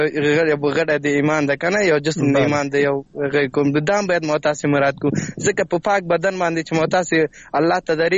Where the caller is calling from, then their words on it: Laghman, Afghanistan; اړیکه مې له لغمان څخه نیولې ده.